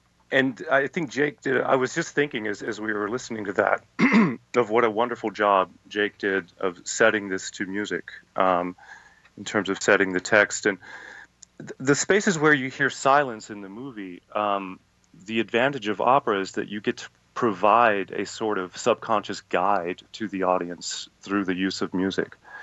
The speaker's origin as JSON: {"language": "English", "region": "Texas", "country": "United States", "said": "I sing in what's close to my native accent. I'm originally from Southeast Texas, and half of my family is Cajun."}